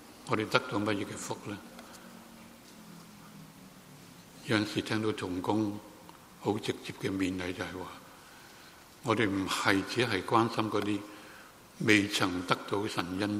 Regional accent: Guangdong, China; 我们广东人说我们这个肉身呢，是好像一个臭皮囊那样

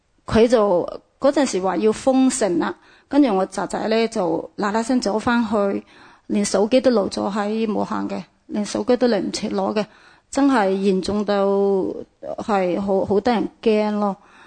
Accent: Wuhan, Hubei, China; 我嘅家乡就系湖北武汉嗰度嘅。

